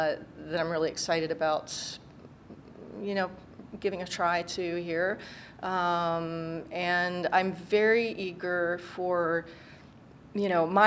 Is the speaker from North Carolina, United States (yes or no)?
yes; North Carolina, United States; now in Miami Beach, United States; I grew up in North Carolina, so, you know, these many years that I've been living in Miami Beach, which has its very distinct charms, I really miss seasons.